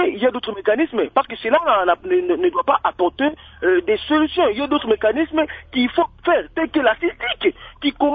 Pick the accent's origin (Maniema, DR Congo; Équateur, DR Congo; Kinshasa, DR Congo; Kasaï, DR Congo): Maniema, DR Congo; chez moi, au Maniema.